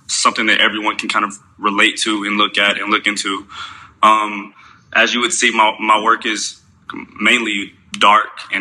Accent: Knoxville, Tennessee, United States; born there; So I was born in Knoxville, Tennessee.

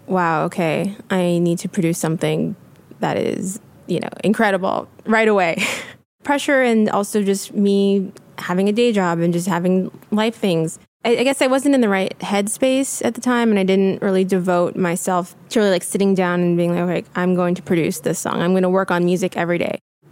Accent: Los Angeles, California, United States; from Los Angeles.

